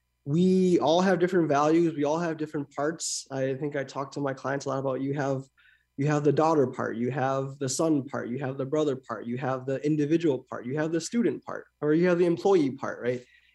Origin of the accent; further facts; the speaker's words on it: Midwest, United States; I growing up in the Midwest, I found that it was something I needed.